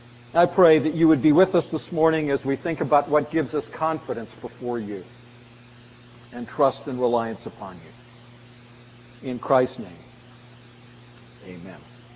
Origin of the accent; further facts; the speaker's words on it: British Columbia, Canada; And even though I'd grown up in Canada, growing up on the West Coast, I'd never seen a frozen river before.